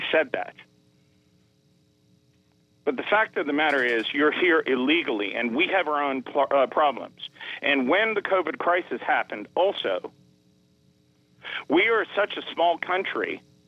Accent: New Providence, Bahamas; You keep the Bahamian people in the dark, including electricity when I was growing up on the Eastern Road.

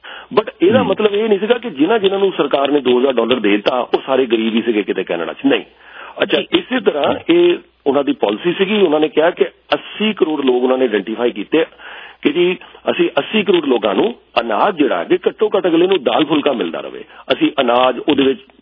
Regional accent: Punjab, India; ਅਸੀਂ ਪੰਜਾਬ ਤੋਂ ਹਾਂ, ਤੁਸੀਂ ਅਸੀਂ, ਆਪਾਂ ਸਾਰੇ ਲੋਕ ਉੱਥੇ ਖਾਂਦੇ ਪੀਂਦੇ ਘਰਾਂ ਤੋਂ ਆਏ ਹਾਂ

